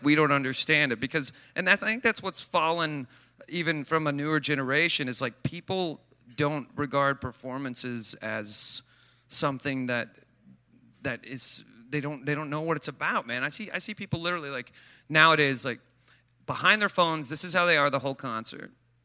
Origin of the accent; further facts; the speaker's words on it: Stillwater, Oklahoma, United States; I'm from Stillwater, Oklahoma, so I got on a stage because I loved the way it made me feel, and then there was this really shitty band in my local town